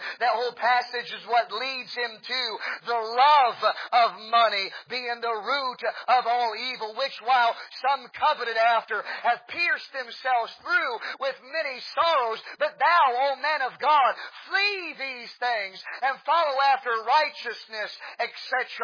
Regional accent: Peoria, Illinois, United States; Peoria, if you know Peoria, Illinois, which is my hometown, that's where Caterpillar headquarters

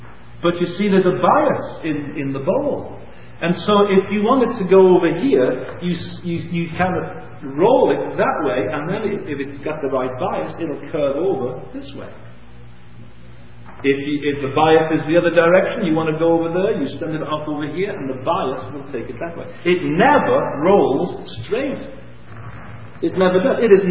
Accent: England, United Kingdom; now in Canada; It's many years ago when we came from England to Canada.

